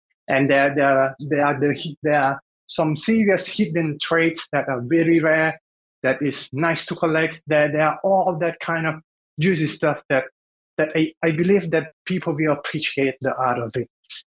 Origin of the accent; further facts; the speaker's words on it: Thailand; English is a second language; I would like to say about my English is I'm from Thailand, so my English is not really 100%